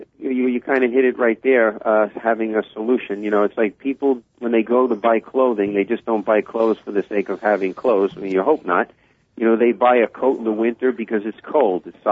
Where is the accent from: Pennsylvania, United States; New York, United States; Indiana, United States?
New York, United States; accent: New York; am a native New Yorker, and I hope that your listeners were able to understand what I said through my New York accent.